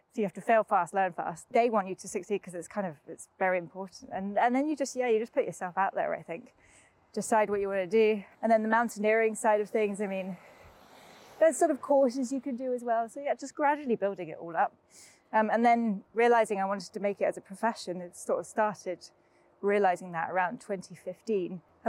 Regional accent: England, United Kingdom; And I grew up outside of London, so it all sounded very glamorous and posh to me

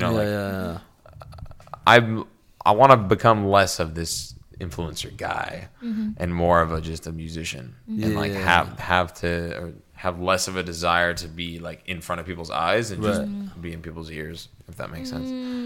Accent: Canada; I'm Canadian.

